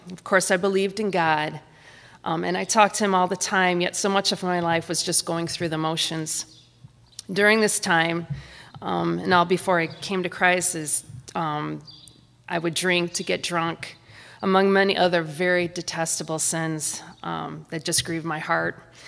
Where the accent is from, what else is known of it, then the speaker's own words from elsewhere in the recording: Downers Grove, Illinois, United States; also born or lived in Romeoville, Illinois; I was born in Romeoville, Illinois, and lived there until I was 7 years old and moved to Downers Grove.